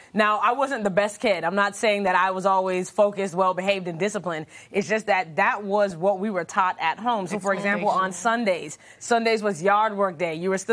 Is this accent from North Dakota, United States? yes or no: no; Baltimore, Maryland, United States; born there; My family is from Jamaica. I was born in Baltimore.